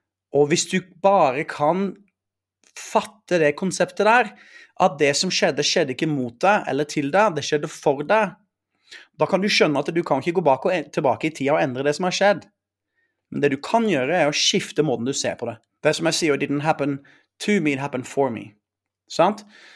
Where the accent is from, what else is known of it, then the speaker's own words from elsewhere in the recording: Arendal, Agder, Norway; Så når jeg vokste opp i Arendal, så var det veldig toxic, kan du si, i mange måter.